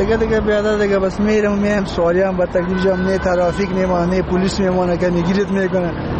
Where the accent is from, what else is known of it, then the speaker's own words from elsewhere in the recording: Kabul, Afghanistan; از کابل هستم.